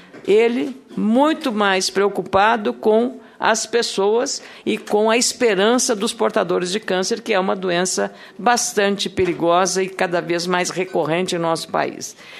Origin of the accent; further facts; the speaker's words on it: Rio Grande do Sul, Brazil; eu sou do Rio Grande do Sul